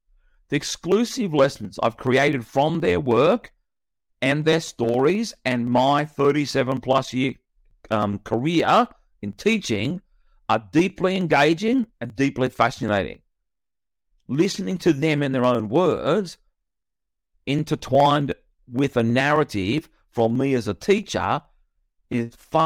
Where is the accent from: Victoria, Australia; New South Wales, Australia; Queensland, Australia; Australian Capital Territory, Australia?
Victoria, Australia; Boroondara; born there; the local government area that I was born in here in Australia, in the state of Victoria, it's called the City of Boroondara.